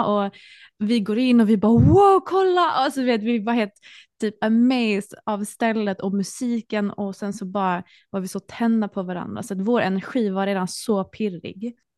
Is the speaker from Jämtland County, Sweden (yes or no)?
no; Malmö, Skåne, Sweden; Jag är också från Malmö!